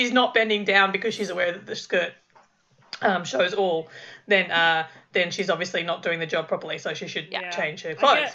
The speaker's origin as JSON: {"language": "English", "country": "Australia", "tie": "born or raised there", "said": "I grew up in Australia and we all have school uniforms"}